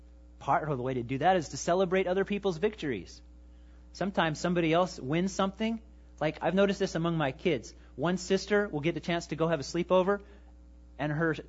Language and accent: English; Kansas, United States; Now, I'm from Kansas, and this illustration kind of hurt me because he was talking about driving across Kansas and being bored.